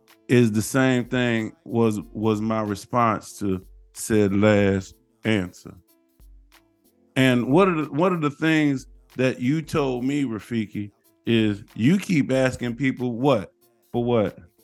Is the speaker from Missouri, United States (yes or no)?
yes; St. Louis, Missouri, United States; But I'm from St. Louis. Show me. Don't tell me. Show me.